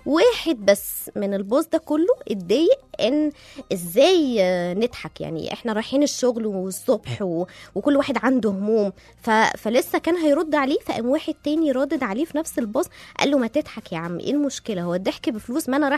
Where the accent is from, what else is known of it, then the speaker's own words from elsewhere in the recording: Egypt; قال عشان احنا معروفين بالشعب اللي دمه خفيف وروحه حلوة